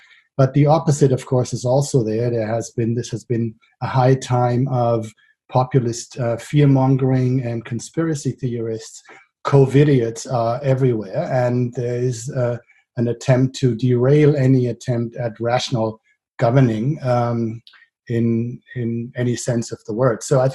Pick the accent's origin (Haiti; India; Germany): Germany; Frankfurt, Hesse; in my hometown of Frankfurt